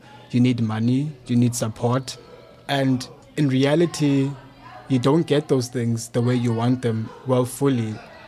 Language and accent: English; King William's Town, Eastern Cape, South Africa; born there; I was born in King Williamstown, and actually in Bishop, the capital city of the Eastern Cape. And I went to Bishop Primary School there.